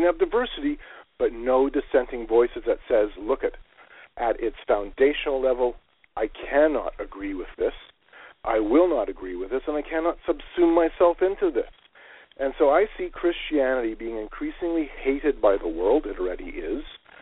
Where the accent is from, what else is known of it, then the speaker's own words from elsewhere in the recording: Canada; as a Canadian, our cell phone, the way the billing is, the roaming charges would have just killed us.